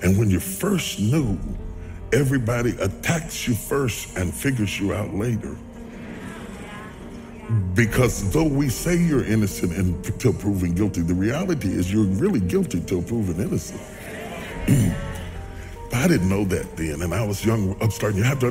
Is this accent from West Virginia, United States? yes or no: yes; West Virginia, United States